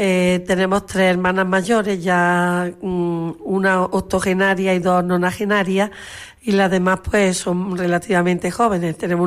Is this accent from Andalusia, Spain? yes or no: yes; Lucena, Andalusia, Spain; servidora, que soy de aquí de Lucena